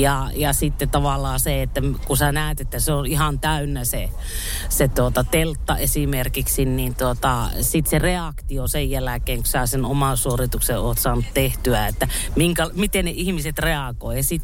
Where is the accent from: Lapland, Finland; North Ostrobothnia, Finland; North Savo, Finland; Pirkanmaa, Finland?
North Ostrobothnia, Finland; Oulu; mä oon oululainen laulaja, tehnyt tosi kauan jo tanssimusiikkia